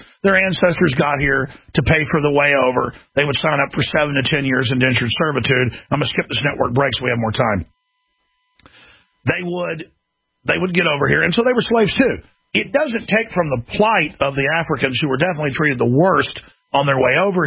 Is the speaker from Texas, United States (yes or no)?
yes; Texas, United States; I'm from Texas. Texas was part of this whole Southern movement.